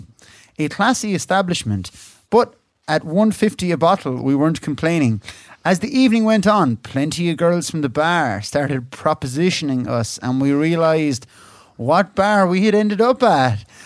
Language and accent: English; Scotland, United Kingdom; I'm from Scotland. You'll remember us.